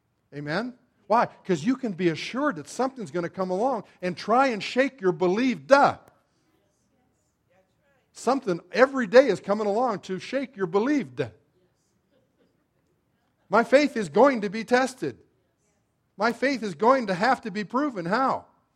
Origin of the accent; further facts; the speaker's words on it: Arvada, Colorado, United States; I grew up in Arvada, we had several Bronco players that lived real close to our high school